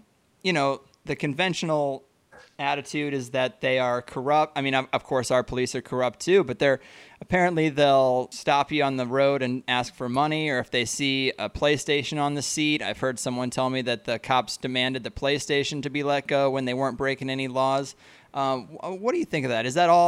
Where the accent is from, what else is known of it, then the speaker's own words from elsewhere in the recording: Missouri, United States; now in California, United States; I grew up in Missouri. Now I'm in California where I don't have as many problems.